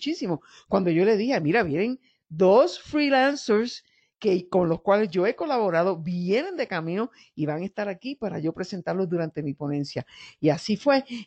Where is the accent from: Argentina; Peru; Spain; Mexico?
Mexico; Yo vengo de México y eso está confirmado.